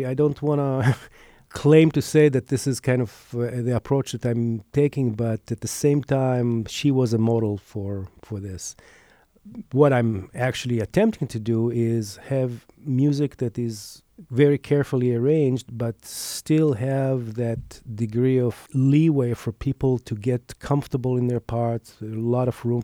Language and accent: English; Israel; English is a second language; now in Minneapolis, United States; Well, I grew up in Israel, and in pretty early age, I stumbled through the aspect of arranging music and decided this is what I want to do.